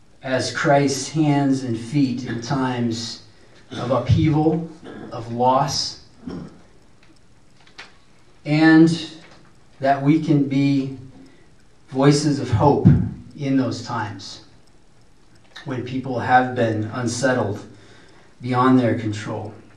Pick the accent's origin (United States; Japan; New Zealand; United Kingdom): United States; Goshen, Indiana; I grew up in Goshen, Indiana